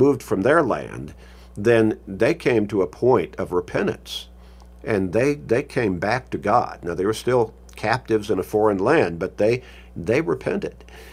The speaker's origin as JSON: {"language": "English", "town": "Chicago", "region": "Illinois", "country": "United States", "tie": "born or raised there", "moved": "yes", "said": "Okay, I grew up in Chicago. I left there decades ago. I don't consider that home."}